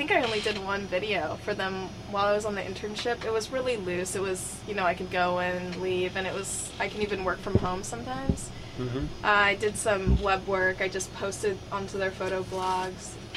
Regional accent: Santa Rosa, California, United States; now in Santa Cruz, United States; because I grew up in Santa Rosa

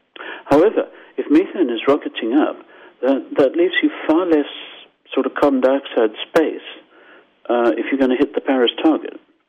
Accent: Harare, Zimbabwe; now in Canada; I'm Zimbabwean, as you probably got from my accent. Sorry, Zimbabwean Canadian, it's a mess. So I grew up with these fires, and in Harare in July, August, you choke.

